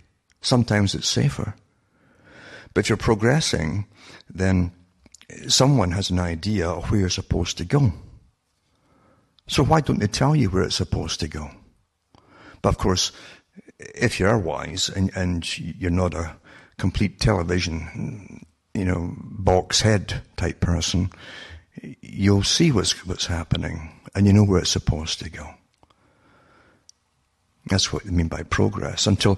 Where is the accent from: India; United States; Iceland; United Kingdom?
United Kingdom; I knew it in Britain, growing up in Britain.